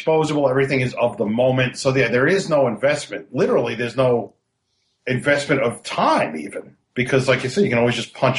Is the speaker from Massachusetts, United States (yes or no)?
no; Brooklyn, New York, United States; because I grew up in Brooklyn. I went to school in Manhattan.